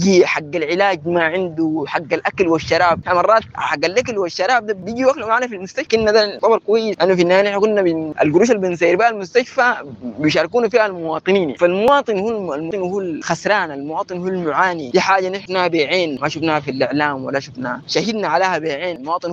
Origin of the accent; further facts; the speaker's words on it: Sudan; يعني انا سوداني وفي بلدي وقاعد في وطني